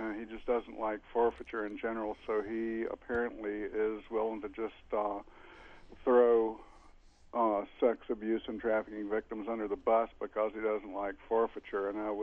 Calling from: Baltimore, Maryland, United States; I'm calling from Baltimore.

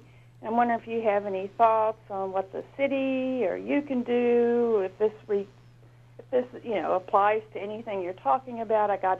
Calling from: Fort Worth, Texas, United States; I'm calling from Fort Worth.

